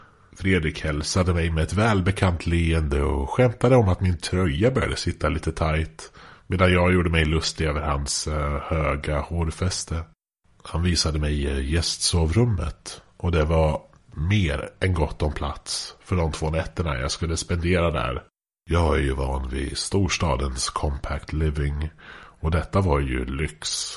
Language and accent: Swedish; Norrköping, Östergötland, Sweden; Jag är från Norrköping ursprungligen. Jag vet inte hur tydligt det är med min dialekt. Men har hört att när jag väl säger Norrköping så blir det tydligt hur som helst.